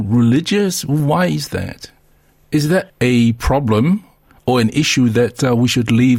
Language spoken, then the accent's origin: English; Australia; And yet, as an Australian parent, the books are around